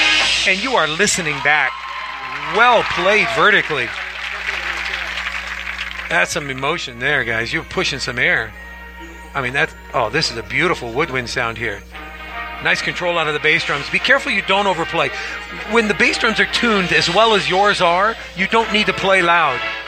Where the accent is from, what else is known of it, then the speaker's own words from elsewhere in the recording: California, United States; I'll be doing music ensemble performance tonight. I'm from Southern California.